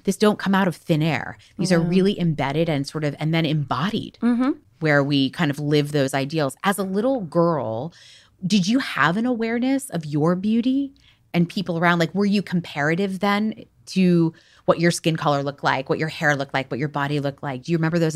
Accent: Miami, Florida, United States; I was thinking about I grew up in Miami mm-hmm. and I was do Lipton tea bags in the backyard.

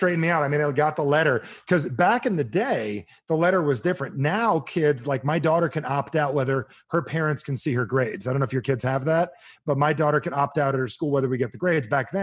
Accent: New Jersey, United States; I had a college roommate and I'm from Jersey.

